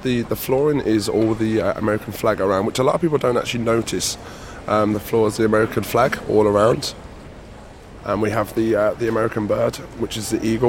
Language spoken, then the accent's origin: English; Birmingham, West Midlands, United Kingdom; England. Birmingham, England.